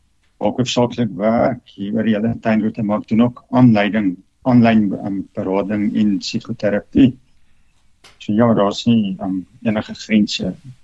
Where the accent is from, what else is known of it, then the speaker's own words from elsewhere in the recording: Mpumalanga, South Africa; van Mpumalanga. Ek was daar op die steenkoolmyne gewees in die ingenieursbedryf